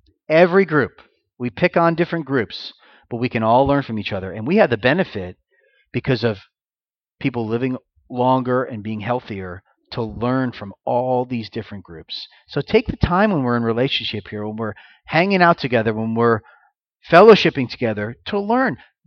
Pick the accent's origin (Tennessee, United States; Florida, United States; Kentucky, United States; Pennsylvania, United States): Florida, United States; I came from a congregation. I grew up in Florida. And Florida is the land of lots of Jewish people and lots of old people.